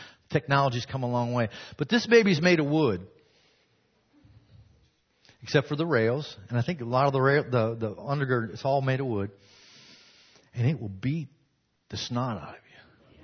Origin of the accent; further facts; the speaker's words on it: St. Louis, Missouri, United States; I grew up in the St. Louis area, and when I was a kid, they built this roller coaster called the Screaming Eagle.